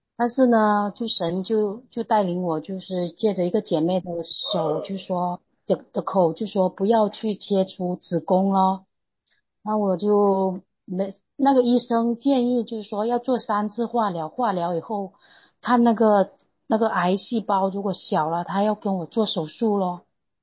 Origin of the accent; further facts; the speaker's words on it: Hainan, China; 我是海南人